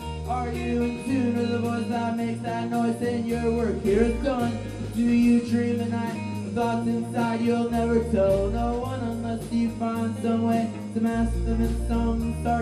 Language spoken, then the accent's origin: English; Georgia, United States; by Carson McCullers from my home state of Georgia.